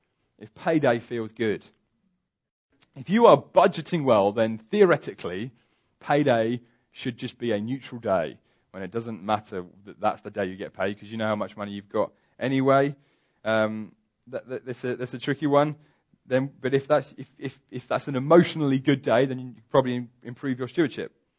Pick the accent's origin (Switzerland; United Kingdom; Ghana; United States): United Kingdom; England; I know we're English, so none of us like to do that kind of thing.